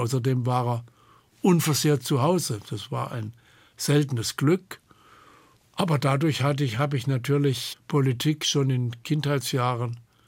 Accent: Hornberg, Baden-Württemberg, Germany; Und meine Eltern sind aber vor meiner Geburt nach Baden gezogen, sodass ich Badener bin. Aber an der Grenze zu Württemberg im Übrigen. Hornberg war im Übrigen, das ist meine Heimatstadt, bis Napoleon Teil des Herzogtums Württemberg und kam erst durch Napoleon zu Baden.

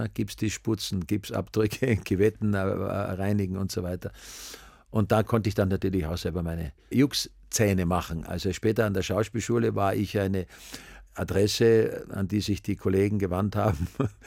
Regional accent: Styria, Austria; Also ich bin ja in Graz geboren, und als ich 5 Jahre alt war, sind meine Eltern aufs Land gezogen.

